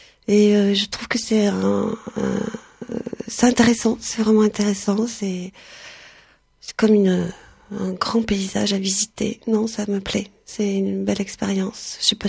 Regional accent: Occitanie, France; born there; Non, dans les Hautes-Pyrénées.

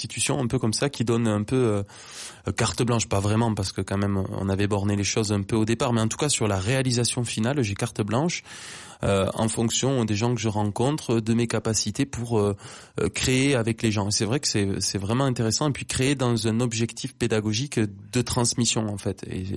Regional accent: Occitanie, France; now in Toulouse, France; Moi, je suis de Toulouse je suis sur Toulouse depuis 10 ans. Après, je suis originaire de l'Aveyron, non loin de là, mais quand même un territoire finalement différent.

